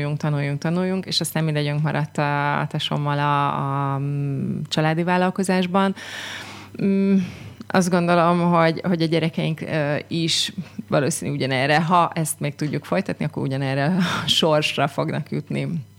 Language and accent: Hungarian; Szekszárd, Tolna, Hungary; Én Szekszárdon születtem, és azóta is itt élek, úgyhogy ez egy nagyon nagy büszkeség szerintem, hogy meg az egész családom is itt él